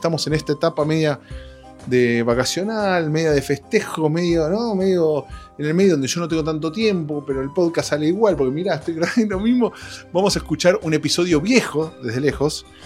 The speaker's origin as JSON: {"language": "Spanish", "country": "Argentina", "lives_now": "United States", "said": "Mi país de origen, Argentina, está en el Mundial, pero mi país de adopción, donde estoy ahora por este tiempo, no clasificó a Estados Unidos"}